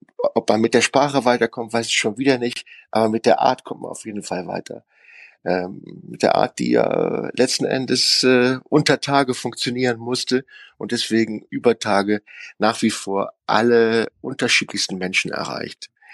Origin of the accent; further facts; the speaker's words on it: North Rhine-Westphalia, Germany; wir können genauso hart sein aus dem Westen, finde ich. Wir sind ja auf Kohle geboren.